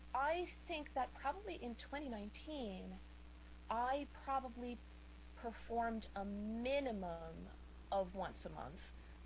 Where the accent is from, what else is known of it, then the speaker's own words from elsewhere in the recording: New York City, New York, United States; I am not British. I am a New Yorker. I live in Manhattan. I live in Sugar Hill in the heart of Harlem.